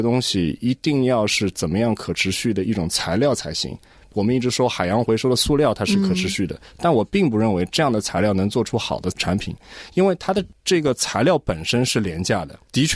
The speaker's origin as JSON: {"language": "Chinese", "country": "Australia", "said": "能作为一个华裔的一个澳洲人也好，一个华人"}